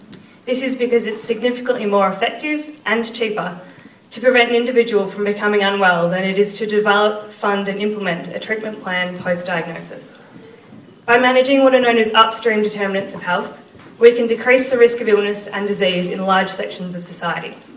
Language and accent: English; Anglesea, Victoria, Australia; However, I am here to talk to you today about the Anglesey of 2050 and beyond. What will happen to my hometown, to the people and places that have played such a significant role in my life and my upbringing?